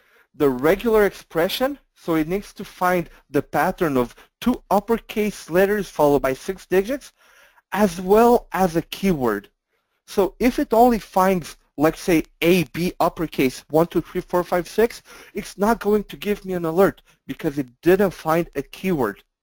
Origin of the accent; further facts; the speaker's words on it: Canada; but I'm Canadian